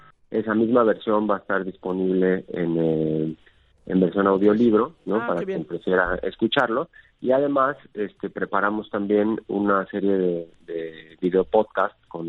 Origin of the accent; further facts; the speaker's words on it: Mexico; Películas pues que nos han marcado a todas y todos como mexicanos